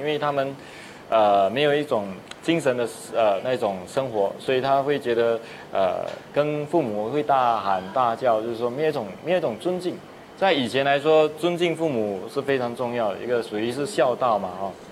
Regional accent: Singapore; 然后我们是来自新加坡啊，是新加坡人，但是我的祖父是广东杰西省的 省的客家人，是属于中国人。

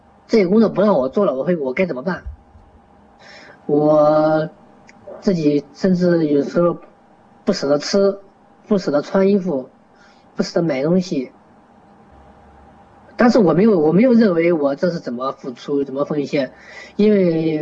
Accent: Anhui, China; 而我的家乡安徽省那边也是一个艾滋病非常严重的一个地方

